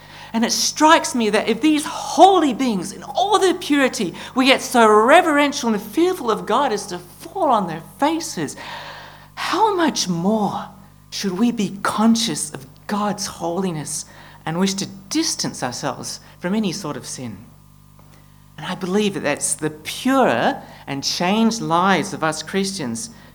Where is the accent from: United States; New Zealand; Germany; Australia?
Australia; Perth, Western Australia; Now, I'm from Perth, so I'm allowed to say this